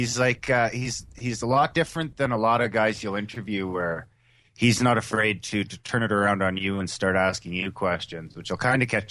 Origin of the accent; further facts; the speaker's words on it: Eastern Canada, Canada; I'm actually from Eastern Canada, but out west we have a saying for Ontario